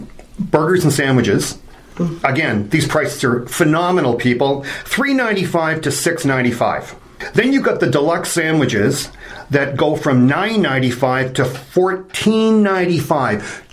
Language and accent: English; England, United Kingdom; born there; I am from England. I was born in England. And being a Brit, I've grown up on my fish and chips.